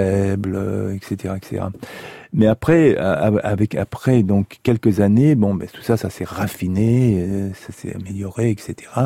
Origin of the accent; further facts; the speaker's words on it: Auvergne-Rhône-Alpes, France; comme je suis savoyard, j'aime le ski.